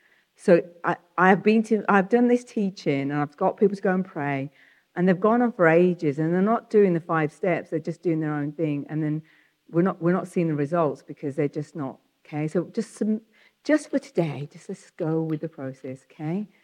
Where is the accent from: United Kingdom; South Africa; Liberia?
United Kingdom; England; hi, I'm from the UK. I used the British card. I'm from England, you know.